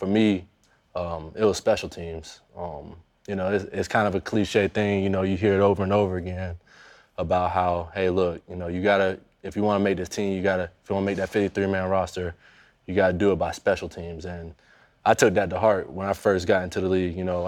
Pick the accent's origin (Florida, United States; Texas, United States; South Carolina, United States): Florida, United States; Growing up in Florida, there's only one thing down here, really, and that's football.